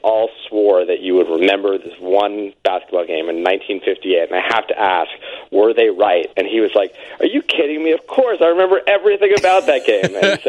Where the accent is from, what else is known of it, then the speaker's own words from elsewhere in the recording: New Jersey, United States; I grew up in New Jersey and wanted to, like, cover Rutgers basketball for the Star-Ledger.